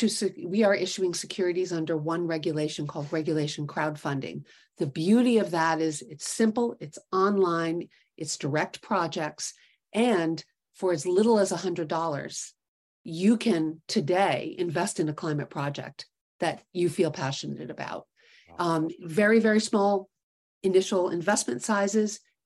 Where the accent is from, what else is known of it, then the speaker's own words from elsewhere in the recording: New York City, New York, United States; So I have the great fortune of growing up in New York City and spending my summers and weekends on a dairy farm in Connecticut.